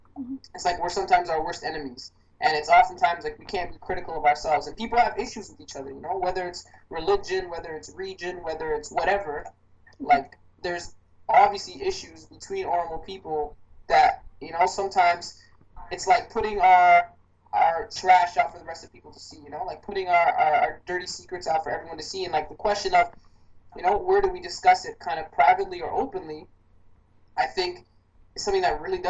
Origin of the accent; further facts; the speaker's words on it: Toronto, Ontario, Canada; as an Oromo growing up in Toronto, I never really knew any Christian Oromos